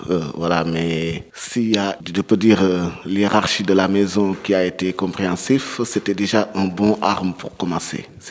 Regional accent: Senegal; moved away; mon parcours de danseur qui a commencé depuis mon pays d'origine, qui est le Sénégal, et puis ensuite en Europe.

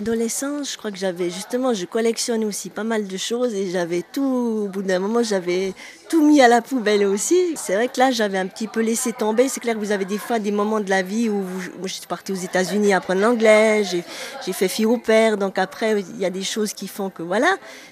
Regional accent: Switzerland; d'avoir fait venir une artiste comme ça chez nous en Suisse

